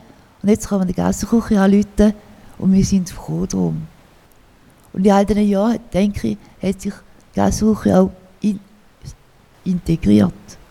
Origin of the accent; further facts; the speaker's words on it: Switzerland; da gehört sich einfach nicht als Schweizerin.